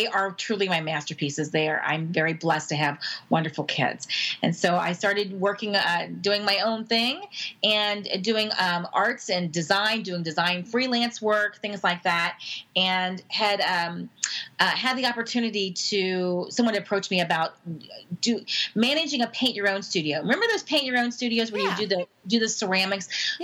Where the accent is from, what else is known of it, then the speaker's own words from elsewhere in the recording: Kentucky, United States; I grew up in somewhat the sub just below the Mason-Dixon line in Kentucky, and I'm from the United States